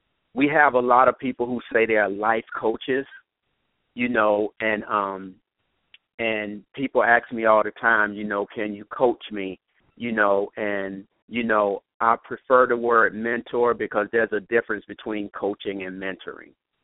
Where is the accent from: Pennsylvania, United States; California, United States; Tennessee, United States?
Pennsylvania, United States; Philadelphia; also born or lived in Augusta, Georgia; I was born in Augusta, Georgia, never lived there. I was raised in Philadelphia, and excelled in high school in sports and academics